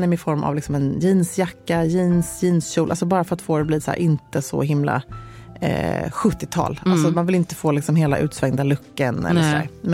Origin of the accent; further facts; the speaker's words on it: Luleå, Norrbotten County, Sweden; born there; Men jag föddes ju 1976 i Luleå.